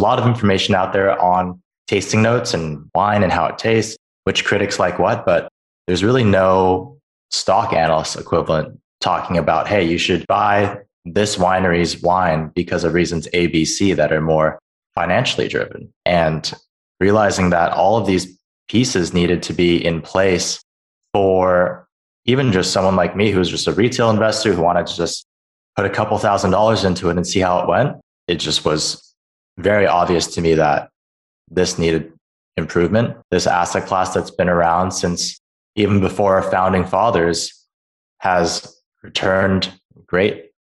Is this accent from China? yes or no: yes; Beijing, China; also born or lived in Hong Kong; I grew up abroad. I grew up in Beijing and Hong Kong for the most part.